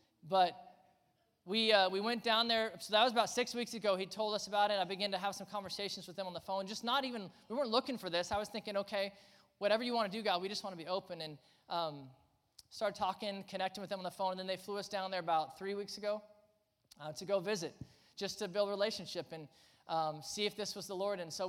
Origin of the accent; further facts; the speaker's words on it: Lawrence, Kansas, United States; We both were born and raised in Lawrence. We both went to KU. I mean, this is home.